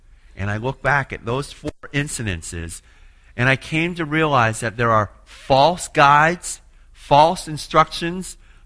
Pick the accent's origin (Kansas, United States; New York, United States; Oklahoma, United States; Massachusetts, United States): Massachusetts, United States; Boston; I'm from Boston. I'm from a pretty civilized place. This is rural Vermont.